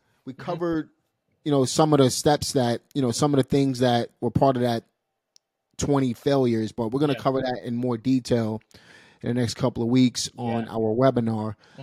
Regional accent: New York City, New York, United States; Sal and I, we come from New York City, where anything is possible.

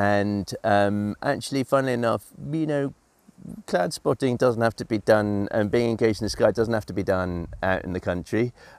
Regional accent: London, United Kingdom; growing up in London, I loved the excitement of being in London. I loved the culture.

